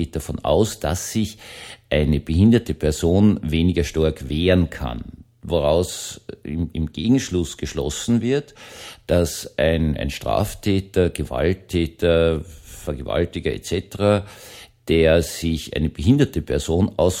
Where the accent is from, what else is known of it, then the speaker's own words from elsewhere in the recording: Vienna, Austria; accent: Viennese; meinem manchmal wienerischen Dialekt